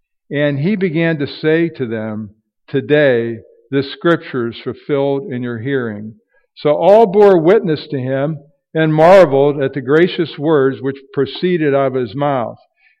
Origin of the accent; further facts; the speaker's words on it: Irwin, Pennsylvania, United States; now in Greensburg, United States; I'm about 10 miles from my hometown in Irwin, PA. We're in Greensburg now.